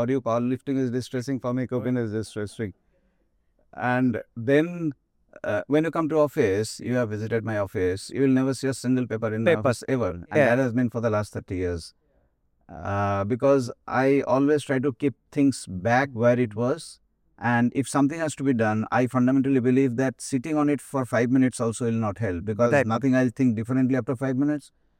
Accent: Kolkata, West Bengal, India; I'm from Calcutta, so we're going for Citibank and Greenless.

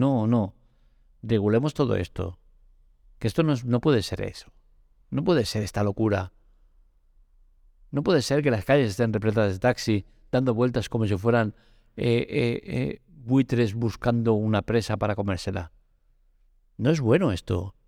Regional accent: Catalonia, Spain; Que yo como catalán no defiendo el tema este de obligatorio catalán, que no sé qué.

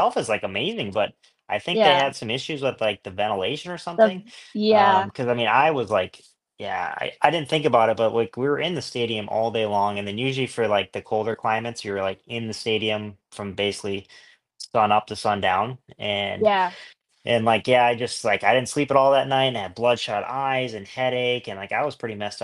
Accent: Millville, Minnesota, United States; My parents own Millville, so I was born in 89 in Minnesota and basically grew up with like yeah, Spring Creek Motocross Park, Millville in my backyard.

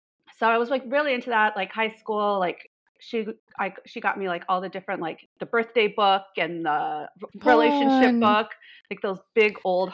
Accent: Denver, Colorado, United States; Yeah, I grew up all around Denver. So I lived in like Southwest Denver for like elementary school. We moved down to like Douglas County area for high school. And then when we left, I was living in Aurora.

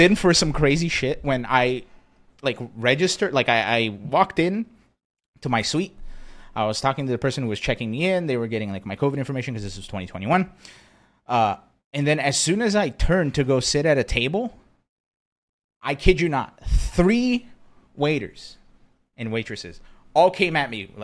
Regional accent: Brazil; I grew up in Brazil, right? So I was watching Senna do his thing at the time, Ayrton Senna.

